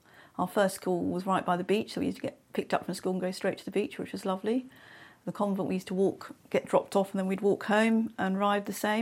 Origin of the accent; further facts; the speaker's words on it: Wootton, South East England, United Kingdom; born there; I was born in Wootton, on Kite Hill.